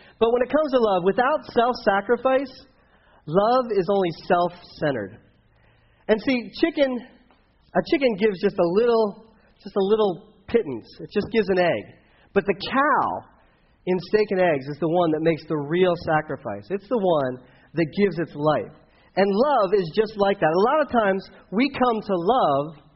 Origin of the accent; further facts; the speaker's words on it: Delaware, United States; Where I grew up in Delaware, it was like, you know, Kendra calls it the New Jersey.